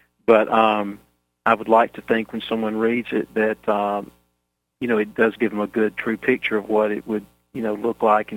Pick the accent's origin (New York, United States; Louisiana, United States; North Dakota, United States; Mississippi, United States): Mississippi, United States; The I grew up in Mississippi Delta, so any references to areas down that around the Delta are easy for me.